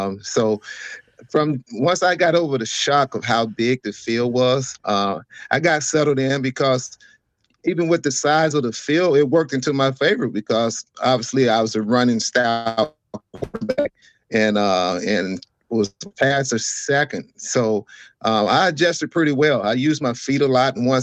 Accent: Waterloo, South Carolina, United States; I'm from Waterloo, South Carolina. Oh. Lawrence is where I went to high school.

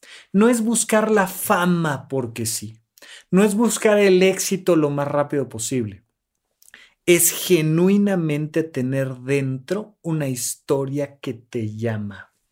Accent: Almoloya de Juárez, State of Mexico, Mexico; also born or lived in Toluca; Yo crecí, nací en Toluca, Estado de México, crecí en Almoloya de Juárez. Crecí en un pueblito donde pensar siquiera en conocer a alguien que salía en la televisión era literalmente imposible.

